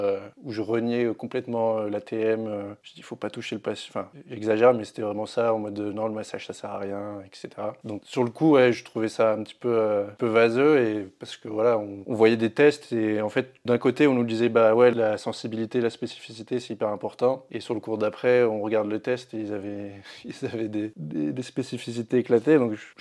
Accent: Grand Est, France; moi, je viens du Nord-Est, donc j'ai travaillé pas mal dans le Nord-Est, pas mal dans le Sud-Ouest, Bordeaux.

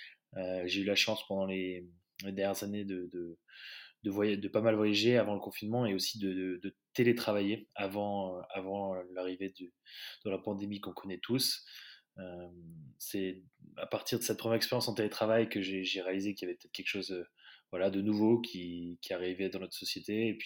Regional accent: Île-de-France, France; also born or lived in United States; d'une fratrie de 4 frères et sœurs. Je suis né aux États-Unis, j'ai grandi en région parisienne, Île-de-France, dans les Yvelines pour être très exact.

